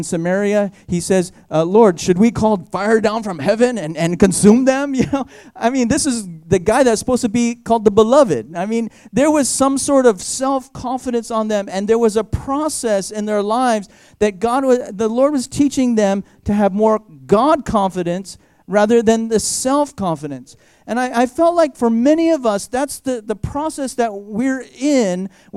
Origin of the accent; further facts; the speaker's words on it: Koloa, Hawaii, United States; I grew up in Hawaii. I grew up in a small little town called Kaloa. Anybody heard of Kaloa? No, because it's so small, nobody knows of Kaloa.